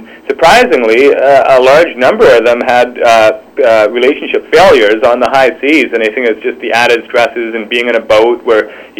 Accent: British Columbia, Canada; born there; No, I was born in Vancouver Island. Both my parents are Scottish, though.

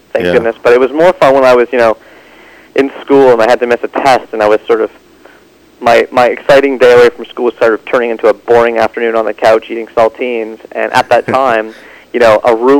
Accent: Ontario, Canada; I grew up just outside of Toronto, in about an hour east, and, you know, for me, I sort of think that because my parents were immigrants to Canada and they came over in the late 60s

